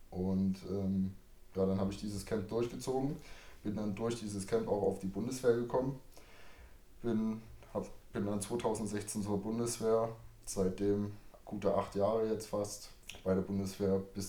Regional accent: Saxony-Anhalt, Germany; Ich bin in Sachsen-Anhalt geboren, aufgewachsen.

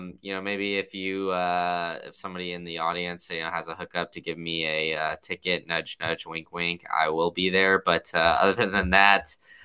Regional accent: Texas, United States; I mean, I, as a guy, I'm originally from Texas.

